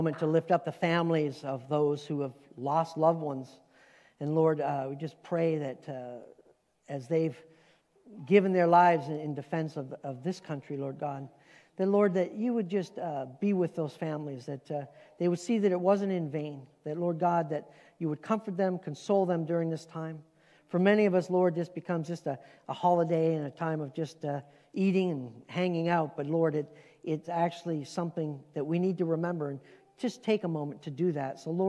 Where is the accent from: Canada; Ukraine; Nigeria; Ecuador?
Canada; now in United States; Now we carry dual citizenship, which I'm very proud of to be able to call myself an American as well. But I am a Canadian, as well. And so I kind of have both.